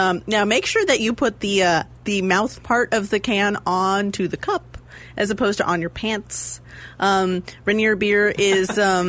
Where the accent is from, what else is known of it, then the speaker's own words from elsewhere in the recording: Scotland, United Kingdom; No, I'm Scottish.